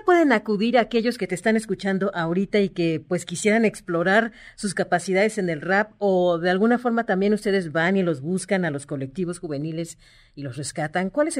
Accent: Mexico; nos hemos enterado como mexicanos

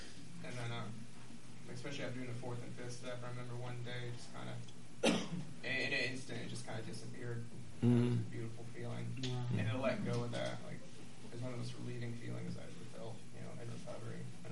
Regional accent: the South, United States; I was raised in the South, and my mother shoved Christianity down my throat.

